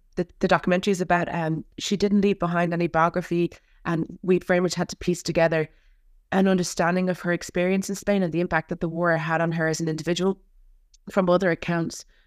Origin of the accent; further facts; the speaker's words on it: Ireland; It's, especially being an Irish woman, that in itself is quite unique.